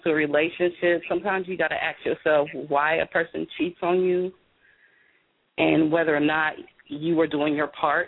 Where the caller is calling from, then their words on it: Columbia, Missouri, United States; I'm calling from Columbia.